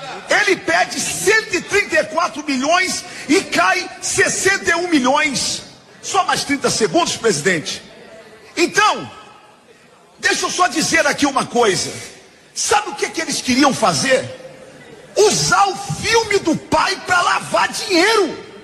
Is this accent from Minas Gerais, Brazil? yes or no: no; Rio de Janeiro, Brazil; Agora, eu sou do Rio.